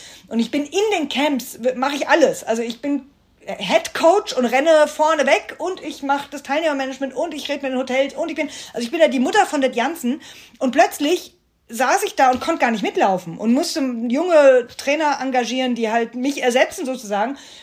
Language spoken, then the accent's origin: German; Hesse, Germany; ich komme aus dem Rhein-Main-Gebiet